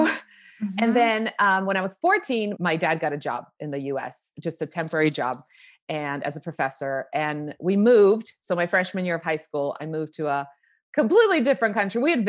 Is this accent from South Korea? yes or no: no; Croatia; now in United States; I grew up in Croatia. That's where I was born and raised. And it was actually part of Yugoslavia at that time when I was born. And it was a communist country.